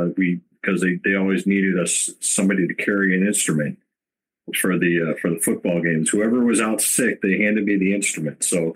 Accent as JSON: {"language": "English", "town": "Chicago", "region": "Illinois", "country": "United States", "tie": "born or raised there", "also_born_or_lived": "Cincinnati", "said": "Well, I originally from Cincinnati, and I grew up near Chicago."}